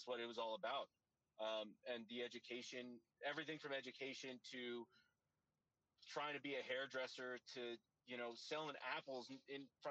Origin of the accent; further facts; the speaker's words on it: Seaside, New Jersey, United States; my hometown of Seaside, Tom's River area, New Jersey, was destroyed by the Jersey Shore.